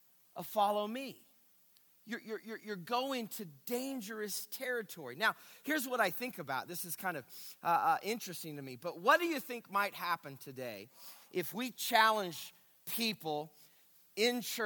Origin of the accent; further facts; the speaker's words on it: Missouri, United States; I grew up on Table Rock Lake, and I used to fish all the time.